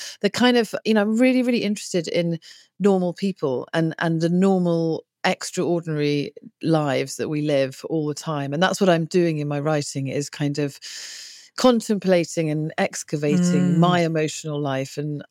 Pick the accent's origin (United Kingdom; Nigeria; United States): United Kingdom; England; it's way more other when you get here as a English person. It's odd and stranger.